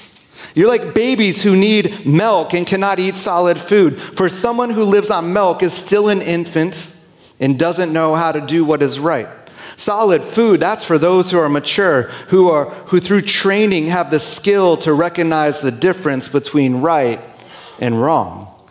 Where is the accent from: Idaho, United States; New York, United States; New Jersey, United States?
New Jersey, United States; one of the things Brian and I share in common is I grew up in New Jersey